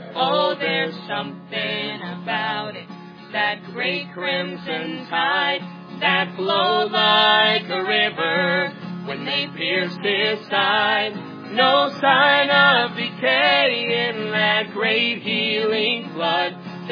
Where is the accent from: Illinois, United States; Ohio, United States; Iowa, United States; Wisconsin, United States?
Ohio, United States; Columbus; we're from Columbus, Ohio, just outside of Columbus.